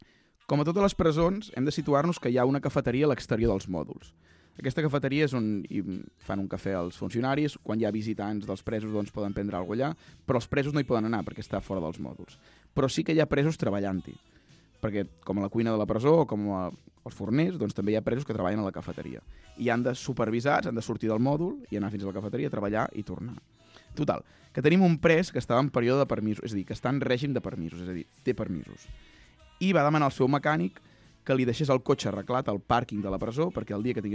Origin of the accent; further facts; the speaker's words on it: Ripoll, Catalonia, Spain; Això a Ripoll, que soc de Ripoll, en diem fer margeres.